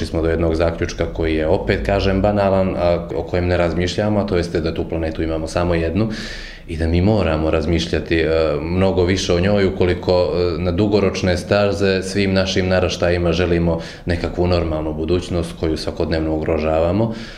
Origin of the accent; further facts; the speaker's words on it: Montenegro; ja sam bio jedini iz Crne Gore